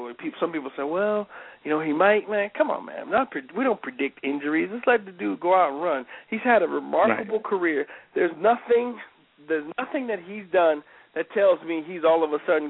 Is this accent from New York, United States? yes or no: no; New Jersey, United States; I'm from New Jersey, man. I'm a knucklehead.